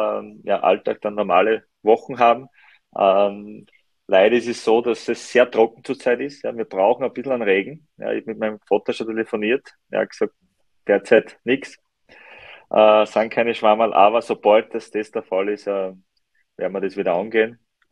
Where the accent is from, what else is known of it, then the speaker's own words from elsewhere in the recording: Styria, Austria; Ich bin Steirer, ich fühle mich sehr wohl. Es passt in Graz sehr, sehr gut.